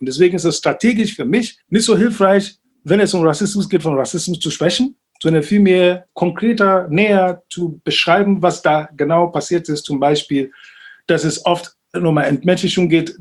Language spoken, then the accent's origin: German; Berlin, Germany; Dann habe ich gesagt, Berlin, ja? Und dann hat er gefragt, ja, aber wo kommen Sie wirklich her? Ich habe gesagt, Berlin.